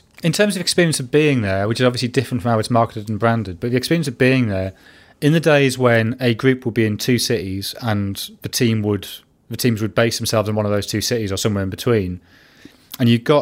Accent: Sunderland, North East England, United Kingdom; where are you from? I said Sunderland.

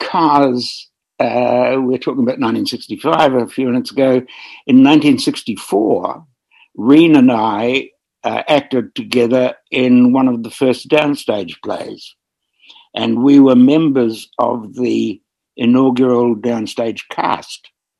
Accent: New Zealand; accent: Kiwi; And I had to get rid of it very determinedly and re-find my Kiwi accent in order to get work.

